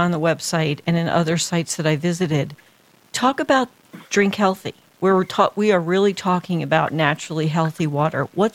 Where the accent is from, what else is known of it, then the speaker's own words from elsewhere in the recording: New Jersey, United States; I read about Fuji water, and it's like, I'm from Jersey. Forget about it.